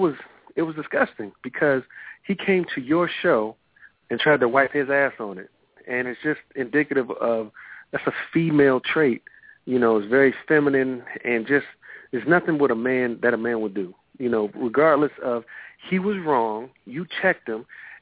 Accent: Detroit, Michigan, United States; now in Atlanta, United States; Calling from Phoenix, from Detroit, but I actually moved to Atlanta now.

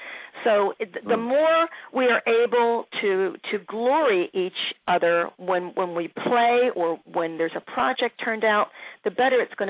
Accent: Philadelphia, Pennsylvania, United States; I love Philly. I'm not sure what's happening in Philly, but that's my hometown, so I'll always, you know, send props to back to the city of brotherly love.

